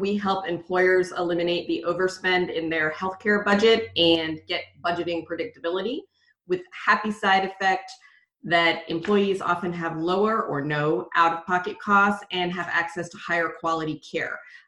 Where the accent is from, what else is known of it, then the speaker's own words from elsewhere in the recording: Florida, United States; now in San Antonio, United States; I live in San Antonio. I come from South Florida and the East Coast.